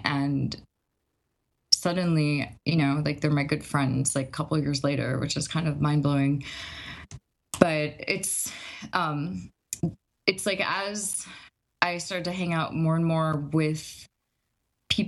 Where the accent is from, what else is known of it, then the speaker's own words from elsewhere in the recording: Florida, United States; by the way, I'm from South Florida.